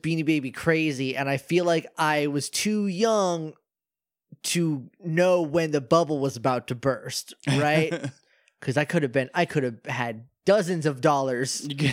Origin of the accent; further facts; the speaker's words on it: New Hampshire, United States; Who knows? I'm not from France. I'm from New Hampshire.